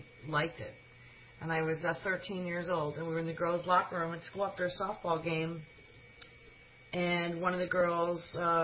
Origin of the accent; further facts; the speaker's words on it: Bethel, Connecticut, United States; I'm from Bethel, so this was Fairfield.